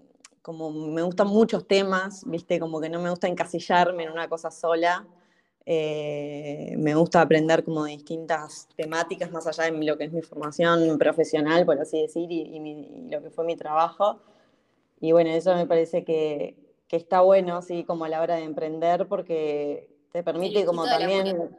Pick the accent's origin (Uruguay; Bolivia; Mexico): Uruguay; Montevideo; tengo 35 años, vivo en Montevideo, nací en Montevideo, Uruguay.